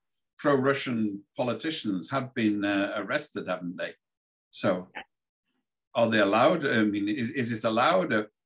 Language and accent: English; United Kingdom; And I come from Britain, where people speak Welsh, for example.